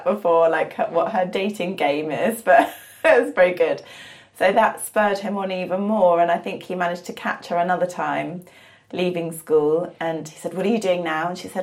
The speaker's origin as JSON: {"language": "English", "town": "Isle of Wight", "region": "South East England", "country": "United Kingdom", "tie": "born or raised there", "also_born_or_lived": "London", "said": "I was born in 1980 in London, and I grew up in Sydenham, living in Sydenham, until about the age of 7, and then I moved to the Isle of Wight."}